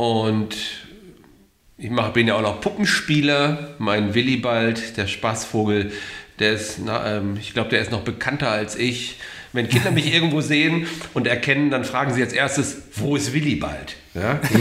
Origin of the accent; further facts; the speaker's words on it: Bremen, Germany; born there; ich bin in Bremen geboren, so wie der Goofy auch.